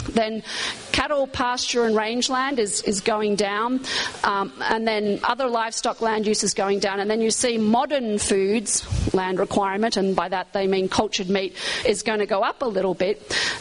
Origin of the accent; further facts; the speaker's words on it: California, United States; So I'm from California, sorry about that.